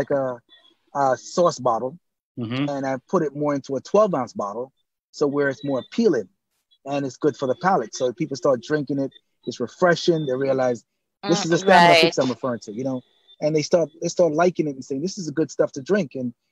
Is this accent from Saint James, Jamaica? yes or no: no; Kingston, Jamaica; I'm originally from Kingston and Barbican, but my grandparents are from Montego Bay